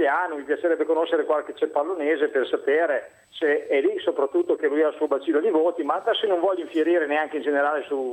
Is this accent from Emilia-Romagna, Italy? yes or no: yes; Bologna, Emilia-Romagna, Italy; Dunque, brevemente, da bolognese